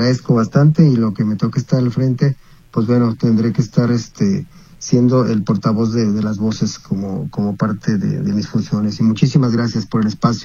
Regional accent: Chapala, Jalisco, Mexico; Los que nacimos en Chapala, los que crecimos a un lado del lago, sabemos lo que es para nosotros el lago.

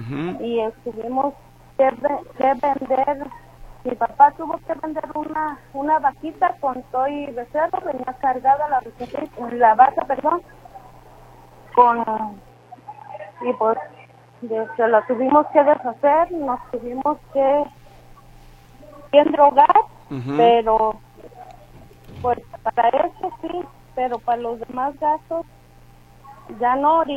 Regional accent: Cuquío, Jalisco, Mexico; Ajá, somos de Cuquío.

